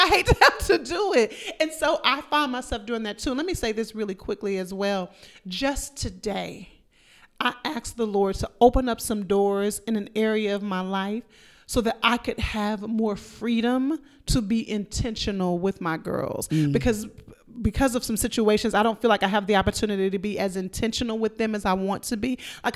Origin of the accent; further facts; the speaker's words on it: Dallas, Texas, United States; And I grew up in Dallas, Texas, and I did not have, talking about God consciousness, I didn't have a strong consciousness about sorority life.